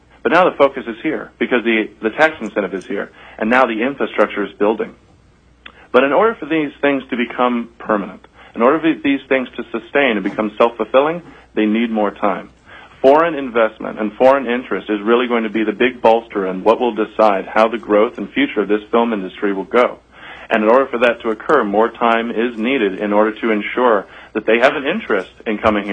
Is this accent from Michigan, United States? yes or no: no; Florida, United States; now in Alaska, United States; I am not originally Alaskan. I'm from Florida. And I moved here with the love for Alaska